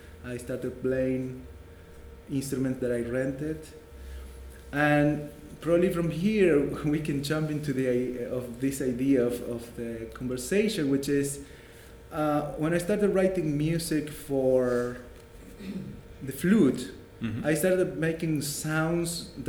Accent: Misiones, Argentina; also born or lived in Santa Fe; now in New York, United States; I was born in Argentina, very close to Brazil, in an area of kind of intense nature. Mm-hmm. The Iguazu Falls are close to my hometown.

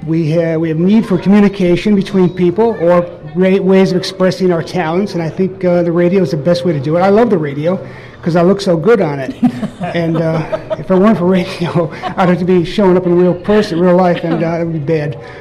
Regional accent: Greene, New York, United States; And I'm glad to see it local here in Green, in my hometown, which is nice.

